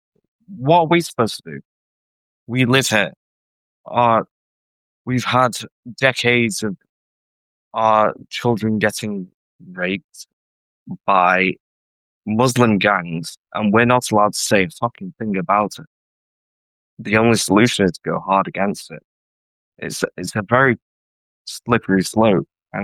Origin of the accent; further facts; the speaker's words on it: England, United Kingdom; So, I'm an Englishman, and you're right about everything that's happening in this country.